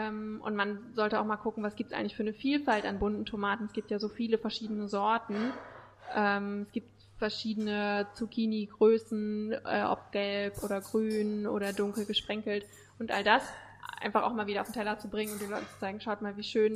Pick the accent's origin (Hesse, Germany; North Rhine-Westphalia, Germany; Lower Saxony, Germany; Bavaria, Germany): Lower Saxony, Germany; Oldenburg; bin ich dann vor guten 3 Jahren zurück nach Oldenburg gekommen, in meine Heimatstadt. Ich war lange weg